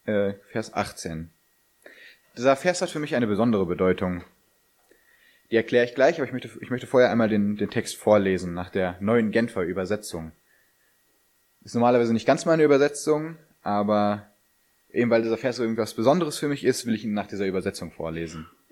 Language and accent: German; North Rhine-Westphalia, Germany; die Lenne ist für mich so ein Zeichen meiner Heimat, da bin ich auch besonders froh, da drin getauft worden zu sein.